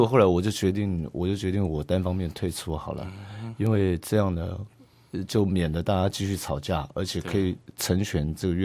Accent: Taiwan; 我觉得这就像我们台湾人包容一切的那种性格是一样的，

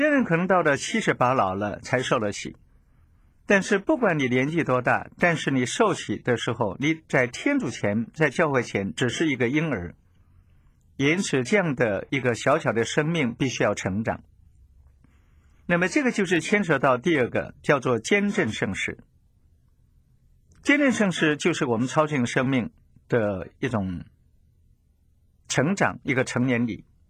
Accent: China; 这个就是我们中国人所说的传宗接代的意义

